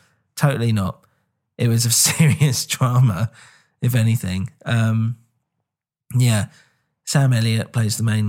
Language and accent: English; England, United Kingdom; now in United States; especially if you live in America, obviously I'm English, but they're the enemy.